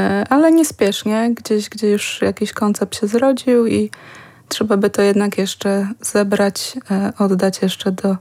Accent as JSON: {"language": "Polish", "town": "Włodawa", "region": "Lublin Voivodeship", "country": "Poland", "tie": "born or raised there", "said": "u siebie, czyli w rodzinnych moich stronach we Włodawie"}